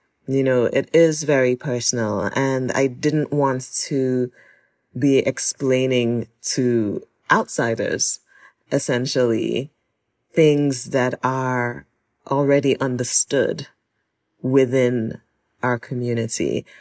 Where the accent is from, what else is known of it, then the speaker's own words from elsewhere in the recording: Nigeria; growing up in Nigeria, it wasn't really war. It wasn't war. Like, I didn't grow up in war, but it was just a lot of like political and ethnic violence.